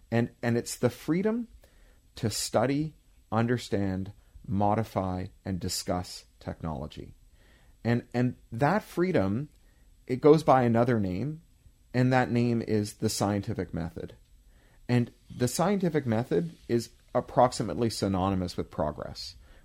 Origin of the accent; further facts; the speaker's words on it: Northeast, United States; I grew up in the Northeast. I know exactly what I'm talking about.